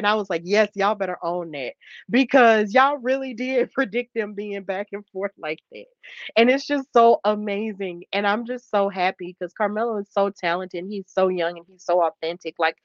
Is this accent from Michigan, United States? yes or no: no; Birmingham, Alabama, United States; seeing as we're both from Birmingham